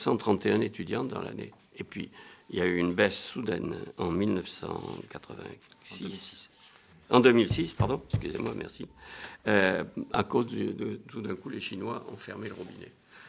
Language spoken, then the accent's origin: French; Saint-Macaire, Nouvelle-Aquitaine, France; Et puis, il a été à Saint-Macaire, dans mon pays natal.